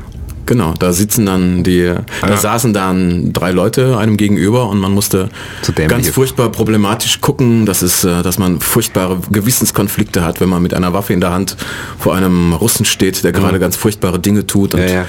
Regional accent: Kaiserslautern, Rhineland-Palatinate, Germany; Ich bin geboren in Kaiserslautern, das ist in Rheinland-Pfalz. Und da hatte ich auch eine glückliche Kindheit.

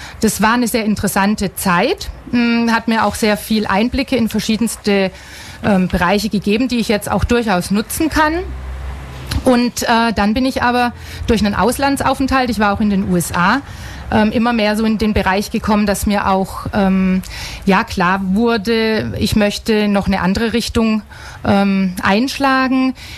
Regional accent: Pforzheim, Baden-Württemberg, Germany; born there; now in Ulm, Germany; Ich komme ursprünglich nicht aus Ulm. Das heißt, ich bin gebürtig in Pforzheim und dann erst mal übers Studium nach Regensburg gegangen und dann nach dem Studium hier in Ulm für meine erste Tätigkeit.

